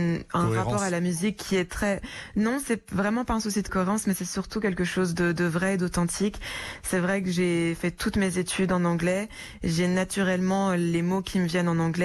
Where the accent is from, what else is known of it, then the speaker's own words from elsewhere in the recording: Belgium; born there; Parce que je suis née en Belgique